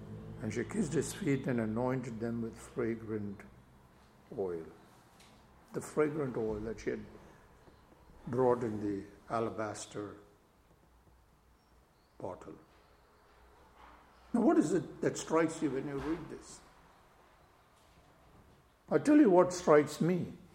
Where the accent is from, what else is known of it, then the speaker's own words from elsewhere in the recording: India; I remember growing up in India